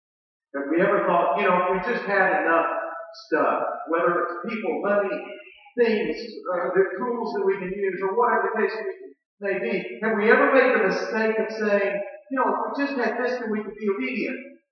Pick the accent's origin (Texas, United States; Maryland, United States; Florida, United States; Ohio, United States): Texas, United States; Houston; Now, my hometown is Houston, Texas. We have that in one zip code.